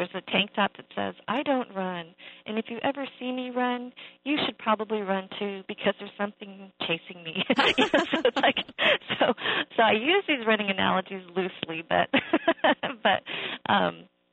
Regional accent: Boulder, Colorado, United States; Well, I grew up in Boulder, Colorado, which is a beautiful part of the country. But I was one of the few Asian Americans, you know, growing up.

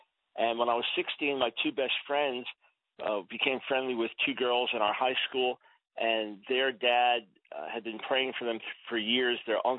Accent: New York, United States; Well, I'm Jewish. I was born in 1955 in New York City, raised on Long Island.

